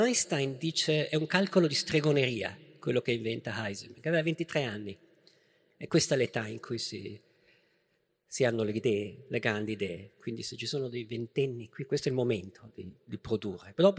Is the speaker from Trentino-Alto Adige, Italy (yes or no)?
no; Verona, Veneto, Italy; io sono di Verona, quindi spesso andavo avanti e indietro fra Bologna e Verona